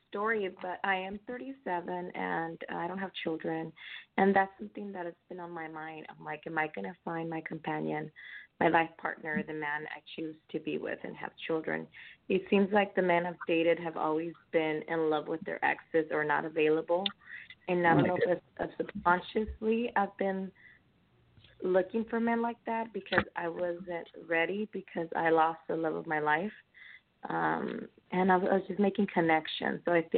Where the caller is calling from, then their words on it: California, United States; I'm calling from California as well.